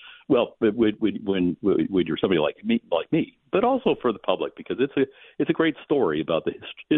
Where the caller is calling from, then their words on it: Oregon, United States; I'm calling from Oregon, and where it's cloudy, rainy in the 60s, and for me, that's perfect weather.